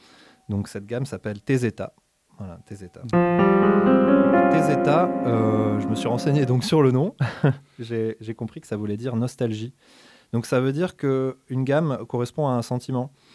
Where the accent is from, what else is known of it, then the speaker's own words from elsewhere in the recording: France; on est français, on n'est pas éthiopien